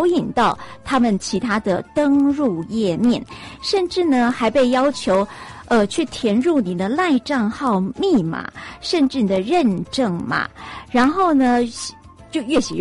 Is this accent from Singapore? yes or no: no; Taiwan